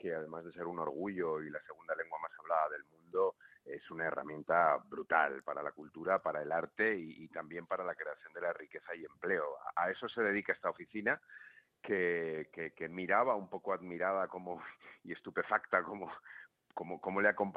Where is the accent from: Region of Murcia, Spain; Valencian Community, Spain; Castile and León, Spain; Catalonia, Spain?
Valencian Community, Spain; yo que soy valenciano, lo expreso así